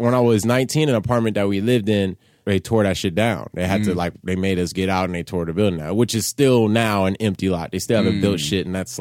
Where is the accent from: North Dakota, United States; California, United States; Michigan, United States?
California, United States; Los Angeles; I'm from Koreatown.